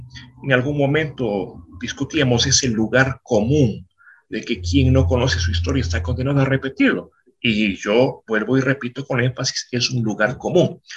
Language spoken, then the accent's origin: Spanish; Riobamba, Chimborazo, Ecuador; yo soy oriundo de Riobamba, provincia de Chimborazo